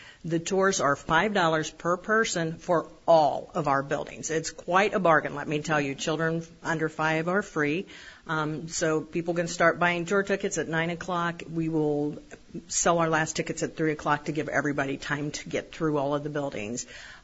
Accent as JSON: {"language": "English", "region": "Illinois", "country": "United States", "tie": "born or raised there", "said": "I was born and raised in Jersey County"}